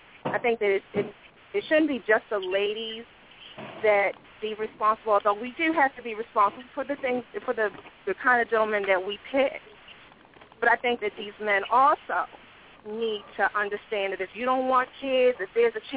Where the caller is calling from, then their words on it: Maryland, United States; from Maryland.